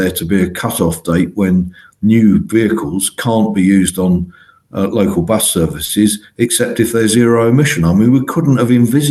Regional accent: Ealing, London, United Kingdom; because I grew up in Ealing

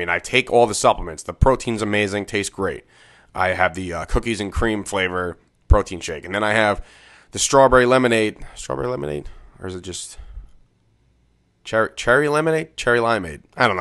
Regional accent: New Jersey, United States; And I'm from New Jersey, so when I go into New York and I travel on these highways

